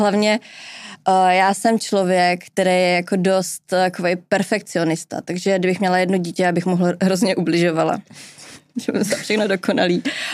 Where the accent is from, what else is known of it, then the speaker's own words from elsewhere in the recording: České Budějovice, South Bohemian Region, Czechia; A já jsem z Budějc